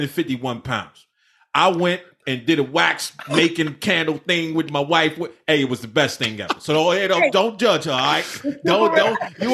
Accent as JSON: {"language": "English", "region": "New Jersey", "country": "United States", "said": "So I'm from Jersey. So when we say my word is my bond, my word is my bond."}